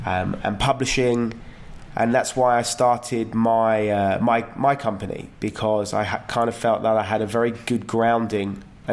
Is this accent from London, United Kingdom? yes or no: yes; London, United Kingdom; I was born in London, as you said, born and bred.